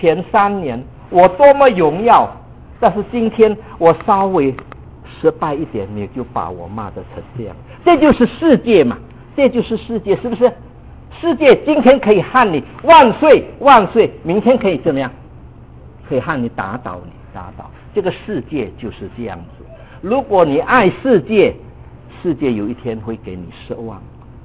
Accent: Indonesia; moved away; 我们那个时候我是从印尼过来的华侨

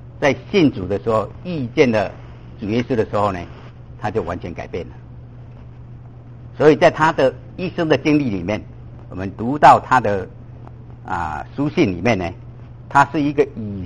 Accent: Taiwan; now in United States; 比如说我们到美国来，我是从台湾来，那在台湾以前呢、不太重视礼节啊

